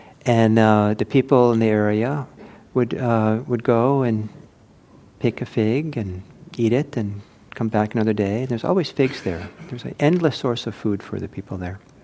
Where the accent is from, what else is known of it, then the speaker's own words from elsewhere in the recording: Italy; I grew up in Italy.